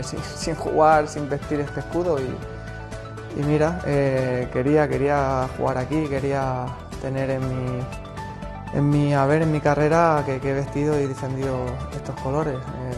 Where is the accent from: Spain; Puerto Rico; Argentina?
Spain; Murcia, Region of Murcia; Desde pequeño he venido a la Condomina a ver partidos del Real Murcia. Y ya te digo que soy de aquí, soy de la tierra y soy de Murcia, cojones.